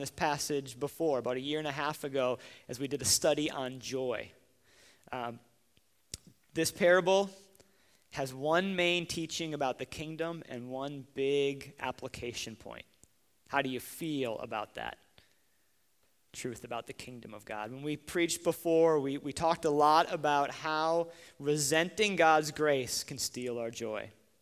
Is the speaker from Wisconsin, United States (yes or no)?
yes; Wisconsin, United States; definitely not one of the best products to come out of my home state.